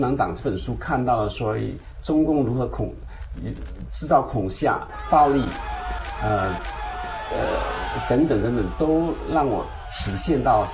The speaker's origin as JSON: {"language": "Chinese", "country": "Singapore", "tie": "born or raised there", "lives_now": "United States", "said": "对，土生土长的新加坡人。"}